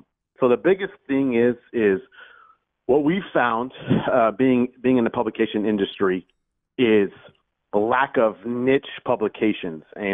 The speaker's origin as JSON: {"language": "English", "town": "Houston", "region": "Texas", "country": "United States", "said": "I'm from Houston, Texas."}